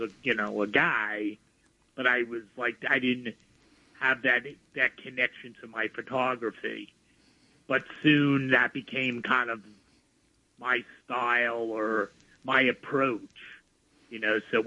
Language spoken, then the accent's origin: English; Brooklyn, New York, United States; Yeah, I grew up on Neck Road, you know, which is a street in Sheepshead Bay.